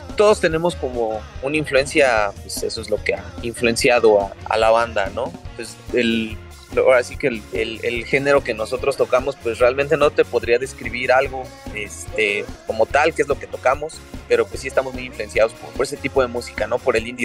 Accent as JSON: {"language": "Spanish", "town": "Ecatepec", "region": "State of Mexico", "country": "Mexico", "said": "Sí, es correcto, somos de Ecatepec."}